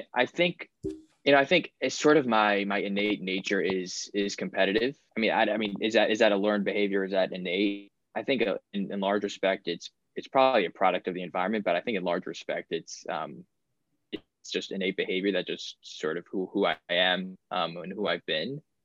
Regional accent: New York, United States; there was the team that I was playing on that practiced downtown in New York. I'm from New York.

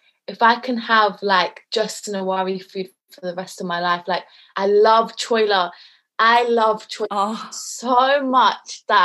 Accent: United Kingdom; accent: British; I can't speak the language. And even if I try to, because of my British accent, I get made fun of because I can't pronounce the words properly.

